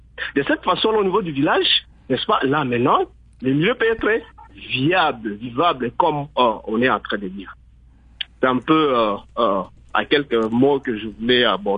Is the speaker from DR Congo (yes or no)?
yes; DR Congo; on ne peut pas parler de développement des milieux ruraux chez nous au Congo sans tenir compte de l'aspect sécuritaire. Spécialement à l'Est, ici je suis à Ituri